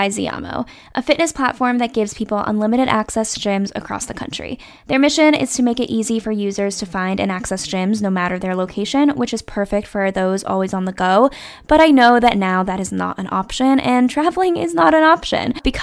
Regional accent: Charlotte, North Carolina, United States; the really cool thing is that we are both from Charlotte, North Carolina.

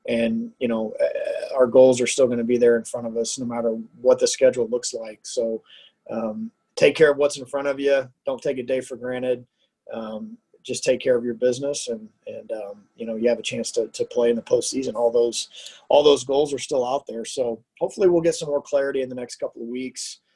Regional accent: Houston, Texas, United States; I'm a Texan. I grew up in the Houston area and committed to Nebraska when there was snow in the outfield on my visit.

